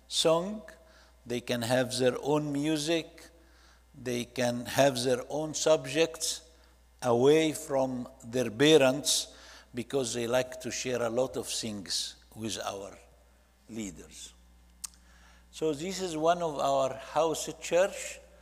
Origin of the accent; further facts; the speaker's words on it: Egypt; I'm from Egypt, and we don't call ourselves Arab. We're Egyptian.